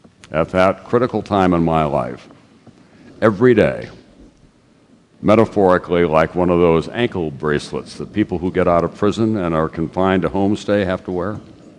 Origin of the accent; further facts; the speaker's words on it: South Dakota, United States; I'd gotten all the honors that you could possibly hope for in my home state of South Dakota.